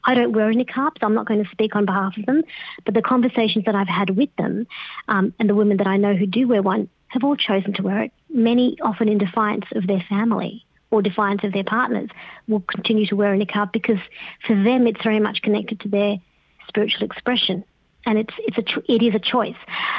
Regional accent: Australia; I think as an Australian, I was pleased to see some leadership

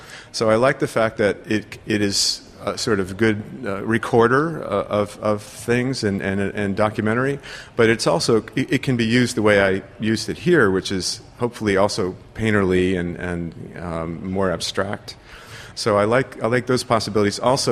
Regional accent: United States; I'm American, but the reserve is, you know, that's the complications of being native and borders being formed in territories that weren't bordered before

